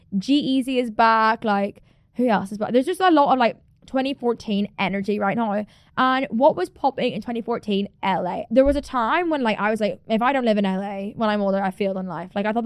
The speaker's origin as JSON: {"language": "English", "town": "Belfast", "region": "Northern Ireland", "country": "United Kingdom", "accent": "Belfast", "said": "when I'm in Belfast, my Belfast accent is so strong."}